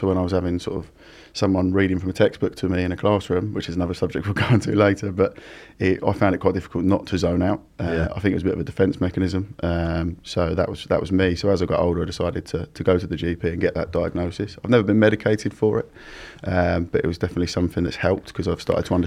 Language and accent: English; Gravesend, South East England, United Kingdom; also born or lived in Essex; I grew up in Gravesend, Kent, and then moved to Essex. Single parent background, so my mum moved us to a nicer, more rural part of the world